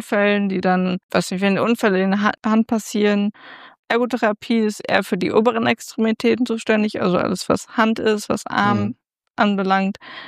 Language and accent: German; Bielefeld, North Rhine-Westphalia, Germany; Also ich bin in Bethel aufgewachsen. Ja. Meine Familie lebt in Bethel.